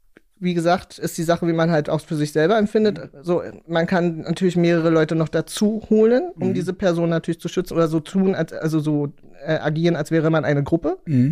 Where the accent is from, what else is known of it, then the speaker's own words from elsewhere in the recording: Berlin, Germany; also ich komme ja aus Pankow